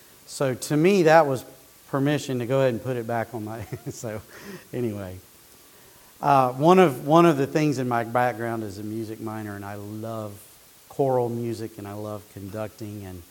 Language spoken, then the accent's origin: English; Asheville, North Carolina, United States; I'm from Asheville. I guess we moved down there the summer between second and third grade.